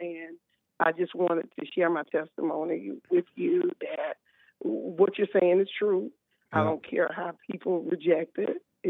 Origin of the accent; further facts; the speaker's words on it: Alabama, United States; This weekend, I went down to my hometown, which is